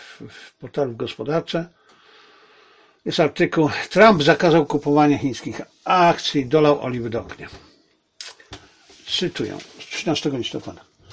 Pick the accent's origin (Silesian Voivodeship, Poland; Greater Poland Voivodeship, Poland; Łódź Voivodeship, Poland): Silesian Voivodeship, Poland; Zabrze; born there; Mimo tego, że urodziłem się w mieście, które 5 lat przed moim urodzeniem było jeszcze miastem niemieckim.